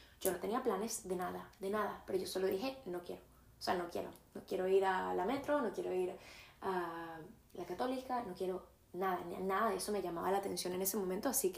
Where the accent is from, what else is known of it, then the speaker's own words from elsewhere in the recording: Venezuela; yo viví en Doral al principio por mucho tiempo y realmente ustedes si no han ido a Doral es un lugar, es una parte de Miami que le dicen Doralzuela y yo soy de Venezuela